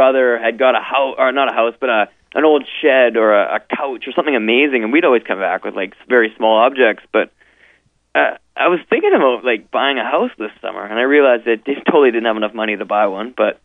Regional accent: Vancouver, British Columbia, Canada; now in Montreal, Canada; I'm from Vancouver.

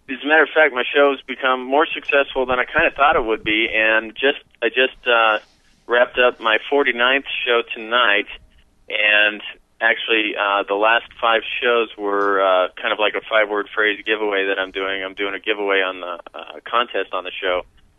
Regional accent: Los Angeles, California, United States; now in Northern California, United States; I'm originally from Los Angeles, and I missed it so much up here in Northern California.

